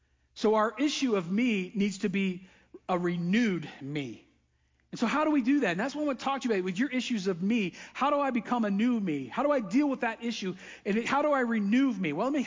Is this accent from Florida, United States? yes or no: yes; Florida, United States; I grew up in Florida, most of you know that, my whole life.